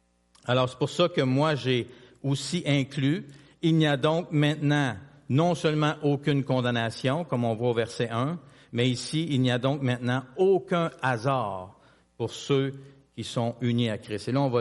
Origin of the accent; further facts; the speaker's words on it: Quebec, Canada; on se présente, on est du Québec, on est des jeunes, on parle de Dieu, on parle de l'Évangile.